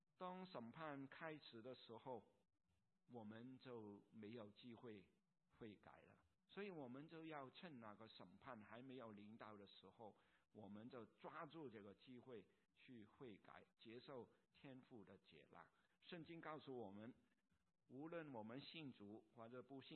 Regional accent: Hong Kong; born there; 我出生在香港一个贫穷的家庭里边

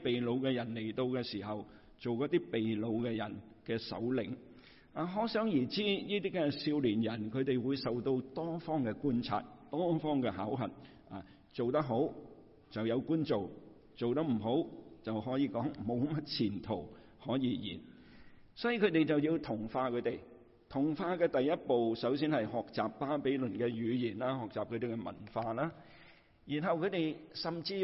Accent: China

